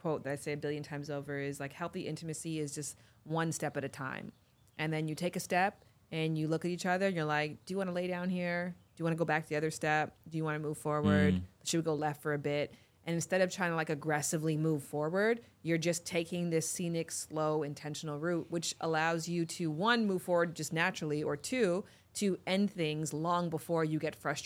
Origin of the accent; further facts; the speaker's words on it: Toronto, Ontario, Canada; Yeah, I'm from Toronto.